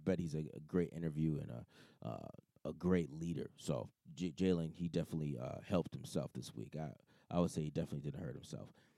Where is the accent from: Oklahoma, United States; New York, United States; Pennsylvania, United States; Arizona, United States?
Arizona, United States; You know I'm from Arizona, so it was cold as hell.